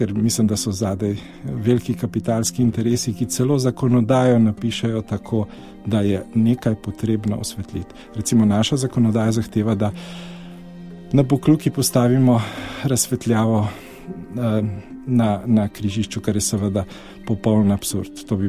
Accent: Ljubljana, Central Slovenia, Slovenia; Jaz sem iz Ljubljane in lahko vam povem, da so se krasno videle zvezde pred nekaj desetletji, pred mojim domom, ne? Praktično izpred mesta Ljubljane, ne?

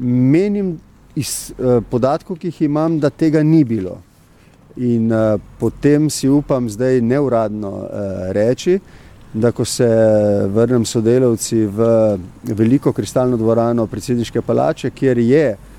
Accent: Littoral, Slovenia; Jaz sem iz Primorske doma

